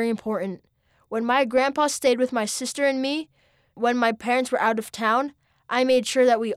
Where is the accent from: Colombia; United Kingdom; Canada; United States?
Canada; British Columbia; I'm from British Columbia, Canada.